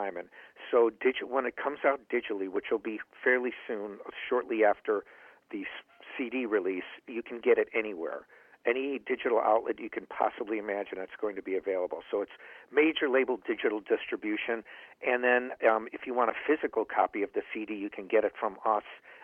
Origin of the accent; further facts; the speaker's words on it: Chicago, Illinois, United States; also born or lived in Los Angeles; I'd lived in L.A. for a long time, and I didn't have to come back to Chicago. I mean, I love my hometown of Chicago